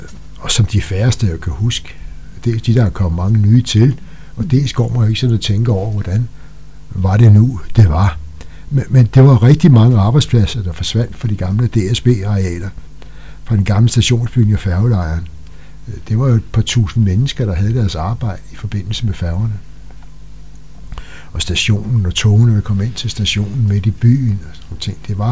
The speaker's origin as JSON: {"language": "Danish", "town": "Korsør", "region": "Zealand", "country": "Denmark", "tie": "born or raised there", "said": "for Korsør er min fødeby, mit hjem. For mig er Korsør at leve."}